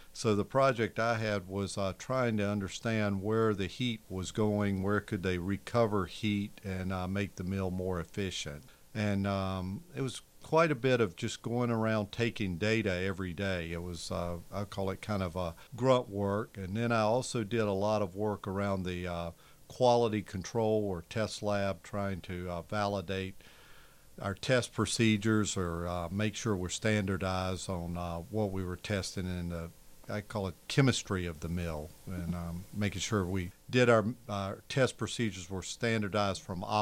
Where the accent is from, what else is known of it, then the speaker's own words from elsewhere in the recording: Yanceyville, North Carolina, United States; No, the town I grew up in was very small. Yanceyville was probably half the size of Port Townsend, much smaller, very rural area.